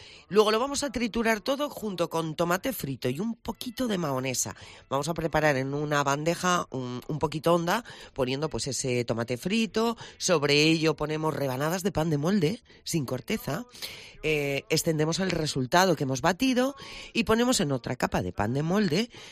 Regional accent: Santander, Cantabria, Spain; soy de Santander y mi receta

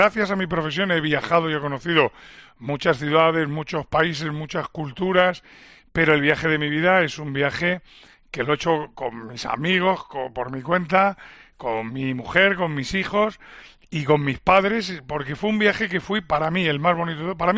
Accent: Spain; como español que soy

